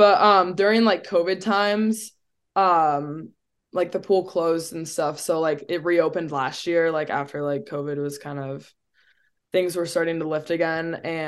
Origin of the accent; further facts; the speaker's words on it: Illinois, United States; Being from the Midwest and growing up in the Midwest, like, we don't really have many outdoor pools where I live back in Illinois.